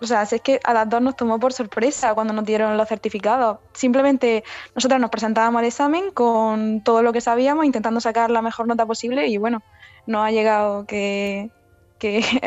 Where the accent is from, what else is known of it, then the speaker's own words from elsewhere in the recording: Almería, Andalusia, Spain; Yo de Roquetas no soy, yo soy de Almería.